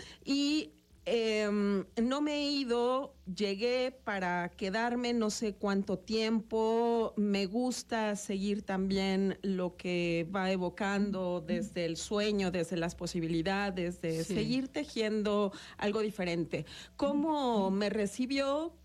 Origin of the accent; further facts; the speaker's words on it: Cuernavaca, Morelos, Mexico; born there; No soy de aquí, ni soy de allá. Bueno, nací en Cuernavaca, me fui a estudiar Derecho a Toluca. De ahí viajé a la Ciudad de México alguna temporada porque no tenía plaza.